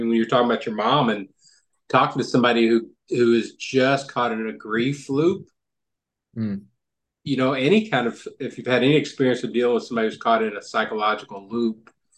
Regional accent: Kentucky, United States; Yeah, maybe it's because I grew up in Kentucky, in a working class Kentucky, which was a fairly limited communication option environment.

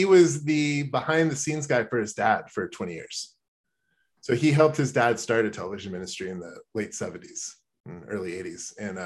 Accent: Austin, Texas, United States; growing up in Austin is so nice and it's like so educated, and it's just it is a very fancy city, especially for Texas

